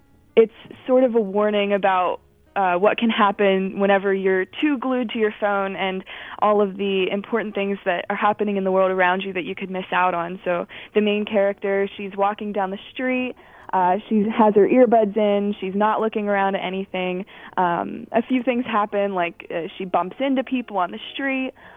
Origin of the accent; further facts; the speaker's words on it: Bridgeville, Pennsylvania, United States; I'm from Bridgeville, about 20 minutes out of Pittsburgh.